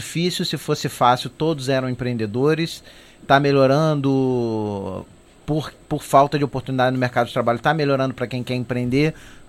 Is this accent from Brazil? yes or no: yes; Magé, Rio de Janeiro, Brazil; Ah, eu sou um cara que cresceu na cidade de Magé, aqui no Rio de Janeiro.